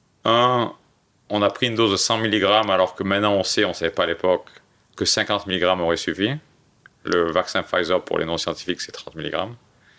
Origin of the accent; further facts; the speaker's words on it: Marseille, Provence-Alpes-Côte d'Azur, France; Tu sais, j'ai grandi à Marseille.